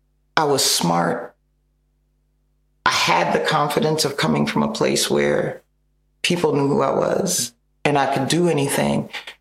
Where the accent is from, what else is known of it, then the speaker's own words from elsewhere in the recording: Kenya; I was born in Kenya. And I share that because I grew up in an environment and in a space where what I looked like was not a barrier to what I could be.